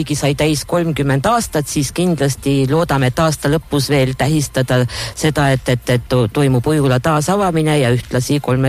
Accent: Vigala, Rapla County, Estonia; seal Vigala kandis ka, et kutsun Vigalasse, kuna võibolla olen ise seal pärit

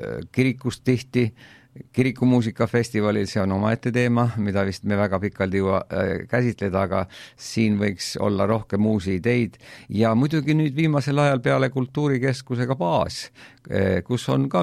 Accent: Viljandi County, Estonia; now in Rapla, Estonia; Ma olen pärit üldiselt Viljandimaalt ja pärist maaelu, maa perekonnast talupoja, talupidaja juurest ja niisugune elu maakohas on mulle ikka meeldinud.

